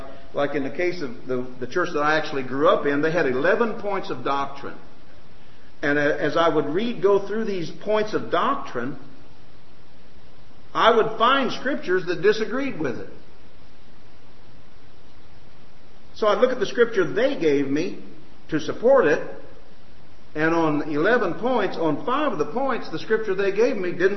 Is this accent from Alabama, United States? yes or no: yes; Anniston, Alabama, United States; And I said, "No, I'm from Anniston, Oxford."